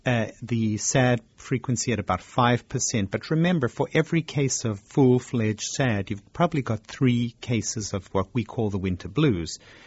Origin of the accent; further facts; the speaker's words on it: South Africa; moved away as an adult; now in New York City, United States; Well, I came myself from South Africa to New York City to do my psychiatric residency